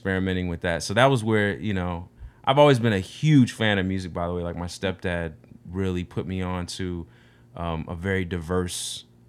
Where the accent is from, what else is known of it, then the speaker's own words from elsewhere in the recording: Altus, Oklahoma, United States; I'm from Oklahoma. Originally.